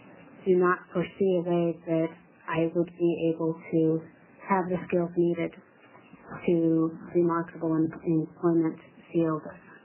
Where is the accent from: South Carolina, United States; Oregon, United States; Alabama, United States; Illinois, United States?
Oregon, United States; Eugene; I'm from Eugene.